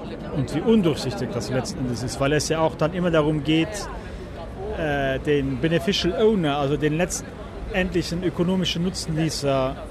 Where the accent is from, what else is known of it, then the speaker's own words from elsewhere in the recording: Luxembourg; ich bin Luxemburger, ich bin auch Grüner.